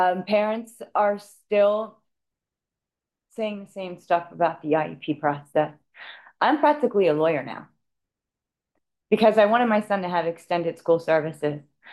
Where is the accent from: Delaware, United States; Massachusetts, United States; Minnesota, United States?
Delaware, United States; Middletown; from Middletown, Delaware, and I'm here to represent disabled children.